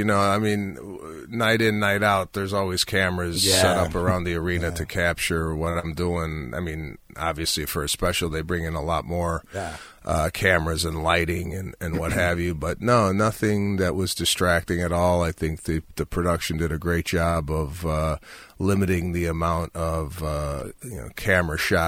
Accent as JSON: {"language": "English", "town": "Chicago", "region": "Illinois", "country": "United States", "tie": "born or raised there", "said": "in my hometown of Chicago at the United Center"}